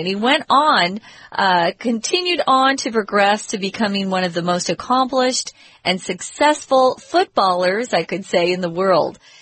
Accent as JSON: {"language": "English", "country": "United States", "said": "Now, it's hard for me to say football because I'm an American and we call it soccer."}